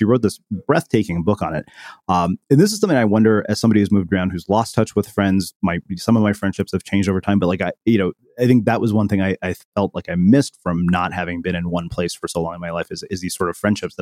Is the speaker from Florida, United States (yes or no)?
no; Texas, United States; I grew up in Texas as well.